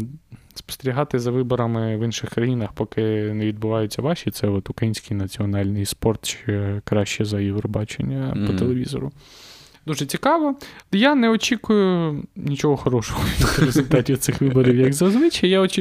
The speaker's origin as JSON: {"language": "Ukrainian", "region": "Crimea", "country": "Ukraine", "said": "І ми говорили, я от з Криму"}